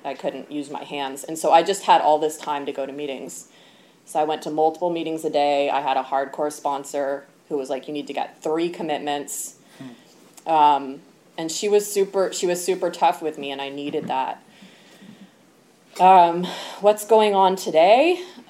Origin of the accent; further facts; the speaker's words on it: California, United States; born there; And then I ended up back in Oakland. I was born here in the Bay.